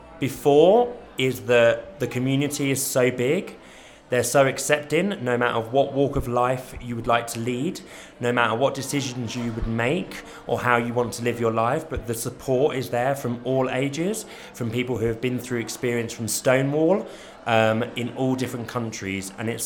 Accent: London, United Kingdom; also born or lived in Ibiza, Spain; I was born in Spain, Ibiza, the party island, and I went to school and reside at the moment in London.

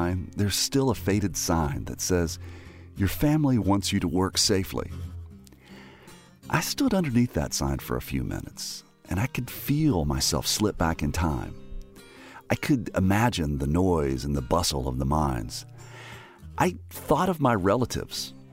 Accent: Charleston, West Virginia, United States; I didn't think about it much when I was growing up in Charleston. I was a city kid. My dad was a lawyer.

